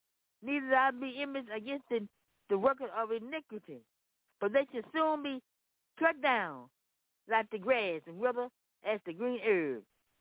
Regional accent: Memphis, Tennessee, United States; Yes, I am. Yes, I am. I'm from Memphis, Tennessee.

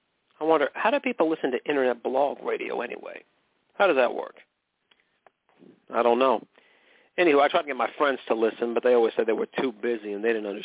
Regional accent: McKinleyville, California, United States; I'm from McKinleyville, California. McKinleyville. Horses have the right of way.

